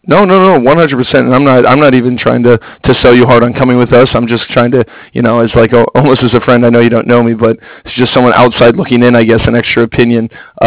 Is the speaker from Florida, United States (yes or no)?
yes; Fort Lauderdale, Florida, United States; the only reason I say that is because I grew up in Fort Lauderdale, so I grew up a Miami Heat fan.